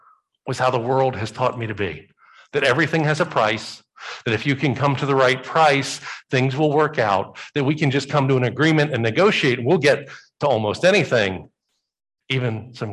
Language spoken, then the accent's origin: English; Bible Belt, United States; Growing up in the Bible Belt, there were certain challenges that you had to do things a certain way if it was going to work.